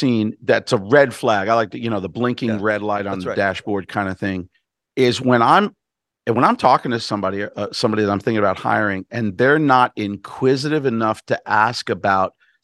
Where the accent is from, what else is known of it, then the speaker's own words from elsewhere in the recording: Brooklyn, New York, United States; now I'm from Brooklyn, so it could be, I don't want to come off crass